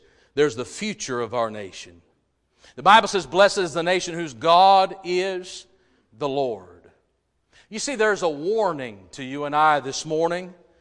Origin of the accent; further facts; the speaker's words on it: United States; I'm not flying any other flag but the American flag. You say, why? Because I am an American.